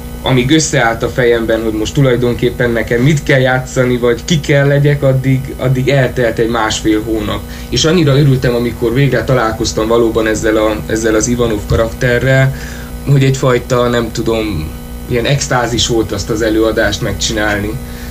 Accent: Târgu Mureș, Mureș County, Romania; now in Cluj-Napoca, Romania; Hát elsősorban Marosvásárhelyen nőttem fel, és most Kolozsváron végzem a Színművészeti Egyetemet.

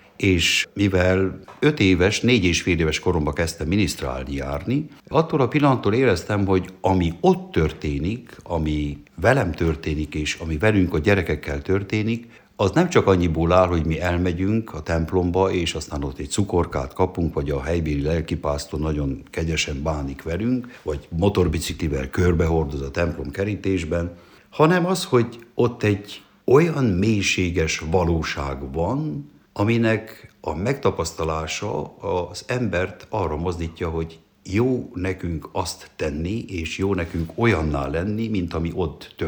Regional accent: Ciumani, Harghita, Romania; also born or lived in Gheorgheni; 1961. április 29-én születtem Gyergyószentmiklóson, és ahol felnövekedtem, az Gyergyó Csomafalva, egy nagy község, hát körülbelül egy 4000 lakósú község volt akkor

